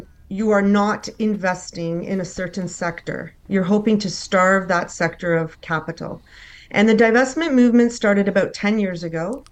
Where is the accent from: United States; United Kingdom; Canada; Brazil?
Canada; Toronto, Ontario; Having been, you know, born and bred in Toronto, you don't really notice or know that much about the resources sectors.